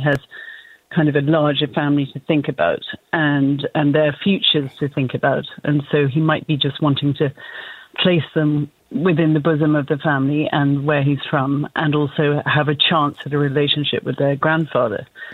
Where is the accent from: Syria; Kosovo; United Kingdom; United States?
United Kingdom; England; Well, I am actually English originally